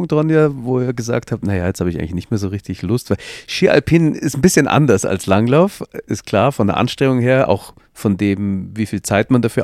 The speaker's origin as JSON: {"language": "German", "town": "Munich", "region": "Bavaria", "country": "Germany", "tie": "born or raised there", "said": "Also ich bin in München zur Schule gegangen, da musst du natürlich erst mal ein paar Kilometer fahren, bis du dann einen Lift hast."}